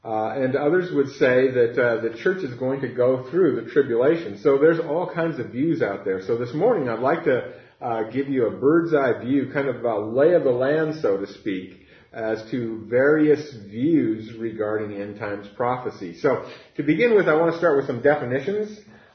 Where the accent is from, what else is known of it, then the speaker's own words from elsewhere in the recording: Oregon, United States; I grew up on the Oregon coast where the Lewis and Clark expedition wintered there in, I believe it was 1805 to 1806.